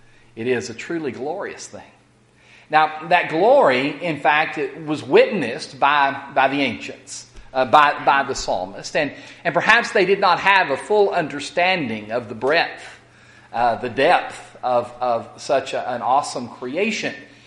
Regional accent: Odessa, Texas, United States; now in Fort Worth, United States; I'm from West Texas and in Odessa, and while Odessa itself was a city and the lights of the city obscured some of the sky, it still was a pretty impressive sky.

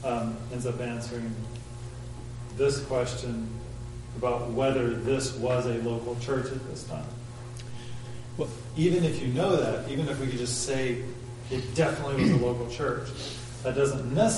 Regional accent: Fayetteville, United States; So, growing up in Fayetteville, I would go down to the nursing home to people that couldn't leave the nursing home

